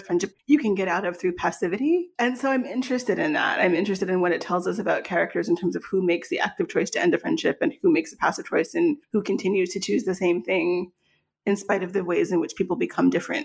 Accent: Virginia, United States; I grew up in Northern Virginia

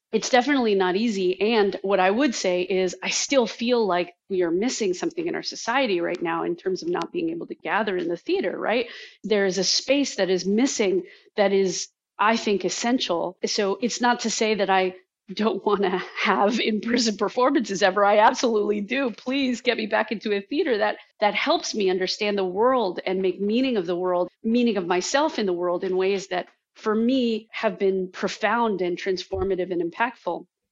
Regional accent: New York City, New York, United States; now in Washington, D.C., United States; I'm a New Yorker, you know, born and bred. And so the idea of coming to live in Washington, D.C. was, you know, a little daunting to leave my folks and friends.

